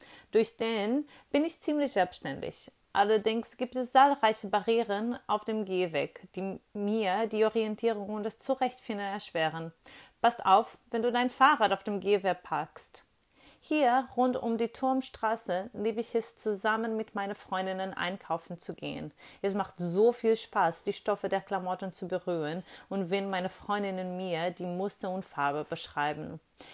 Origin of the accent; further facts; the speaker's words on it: Italy; now in Berlin, Germany; Ich bin in Italien aufgewachsen und lebe nun in Moabit.